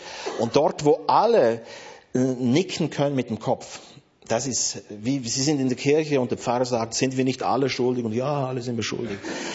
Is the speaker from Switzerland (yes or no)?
yes; Basel, Basel-Stadt, Switzerland; ich komme ja aus Basel